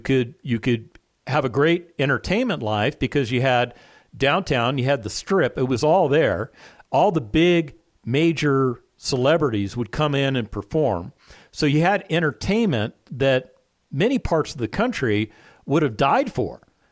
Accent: Las Vegas, Nevada, United States; So growing up in Las Vegas, Nevada, I didn't get the great events or the great experience that many visitors to Las Vegas, Nevada get.

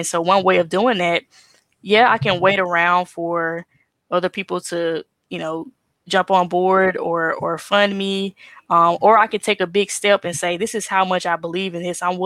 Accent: Jackson, Mississippi, United States; also born or lived in New York City / Silicon Valley / Atlanta; coming back to Mississippi, helping us progress as being born and raised in Jackson, in the capital city, in the inner city

